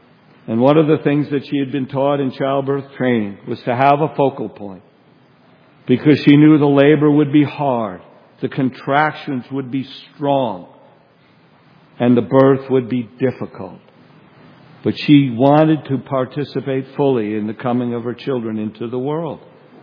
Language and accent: English; New Jersey, United States; You know, I'm from New Jersey. I've told you that this morning.